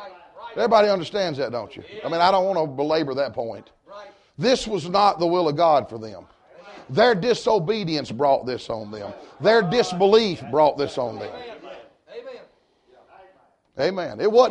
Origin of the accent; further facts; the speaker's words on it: Murfreesboro, Tennessee, United States; Murfreesboro, Tennessee, one of the only aerospace schools. That's where the two pilots were trained in my hometown.